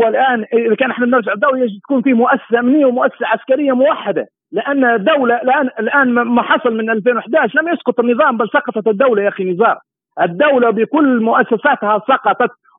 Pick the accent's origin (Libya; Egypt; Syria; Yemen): Libya; طبعا الزنيقة إحنا عندنا في ليبيا الزنقة،